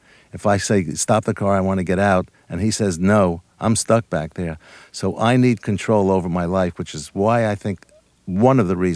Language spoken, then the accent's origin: English; New York, United States; born or raised there